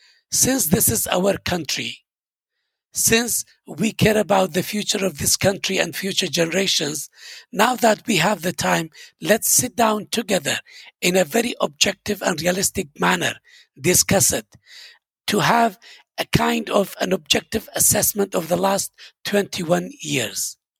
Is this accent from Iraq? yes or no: yes; Erbil, Kurdistan Region, Iraq; also born or lived in Mosul; Well, I call Hawler Erbil home. I was born here and I grew up here. I did my high school here. Then I went to Mosul. I studied the University of Mosul for 4 years.